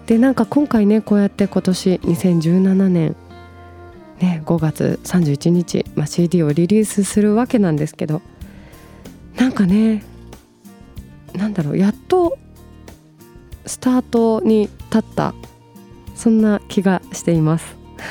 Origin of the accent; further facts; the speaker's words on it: Hamamatsu, Shizuoka, Japan; 地元静岡の、まあ、浜松市になるんですけどね、